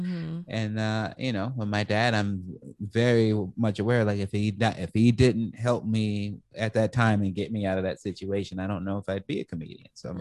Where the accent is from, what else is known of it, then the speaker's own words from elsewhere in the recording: Chicago, Illinois, United States; Growing up in Chicago, she always wanted to instill us with culture and show us that, you know, life was bigger than Southside Chicago.